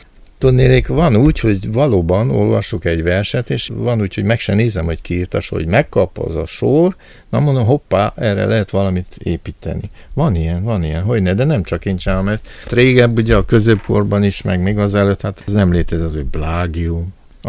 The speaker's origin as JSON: {"language": "Hungarian", "country": "Hungary", "said": "én ugye minden magyarként minden hangsúlyt az első szótagra teszek"}